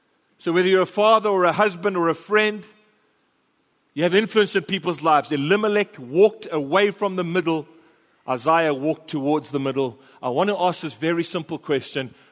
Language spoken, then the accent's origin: English; England, United Kingdom; one, because I'm English, and two